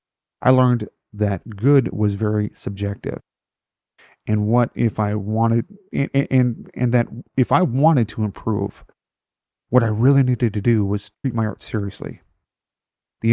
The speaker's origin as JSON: {"language": "English", "town": "Rockford", "region": "Illinois", "country": "United States", "tie": "born or raised there", "said": "So, a few years later, I was back in my hometown of Rockford, Illinois"}